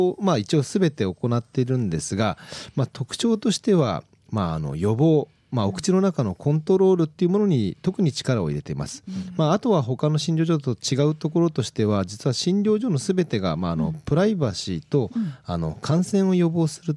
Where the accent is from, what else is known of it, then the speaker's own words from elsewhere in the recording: Joetsu, Niigata, Japan; この自分の生まれ故郷の上越市に何かもっといいことはできないだろうかっていうふうなことが考えるようになりまして